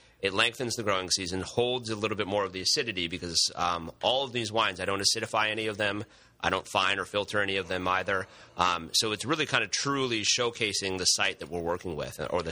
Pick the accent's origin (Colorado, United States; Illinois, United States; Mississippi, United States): Colorado, United States; he gave me the opportunity as a child growing up in Colorado to travel the great wine regions of the world